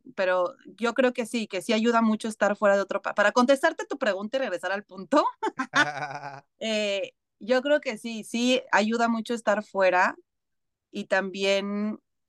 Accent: Mexico; moved away; Oigan, paisanos, yo ya me salí de México y veo cómo viven otras personas

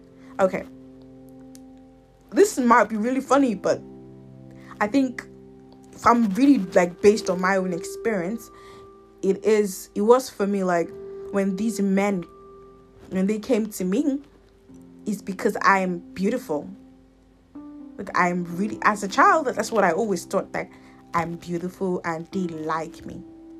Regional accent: Nigeria; Well, I grew up in Nigeria

